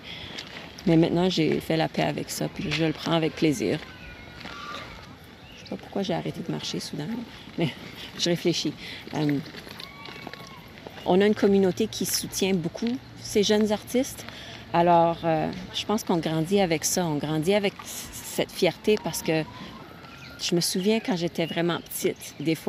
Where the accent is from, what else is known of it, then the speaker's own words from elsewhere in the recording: Saskatchewan, Canada; now in Montréal, Canada; Je viens de la Saskatchewan, j'ai grandi ici, mais j'habite à Montréal depuis quand même plusieurs années maintenant.